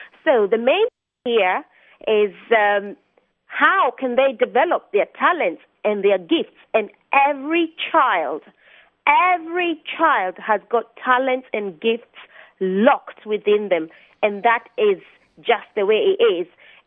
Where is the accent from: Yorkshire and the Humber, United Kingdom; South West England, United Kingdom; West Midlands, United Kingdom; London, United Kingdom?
London, United Kingdom; Today I'm speaking to you from Detroit. I'm actually from London, England, but I'm in Detroit today.